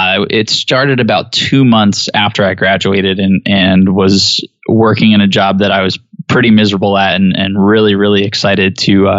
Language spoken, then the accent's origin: English; New Jersey, United States; also born or lived in Philadelphia / Atlanta / South Carolina; So I'm from New Jersey, but my family moved around a bunch. So with my mom's job, we ended up in Philadelphia for a little bit, down in Atlanta. We've had a place in South Carolina.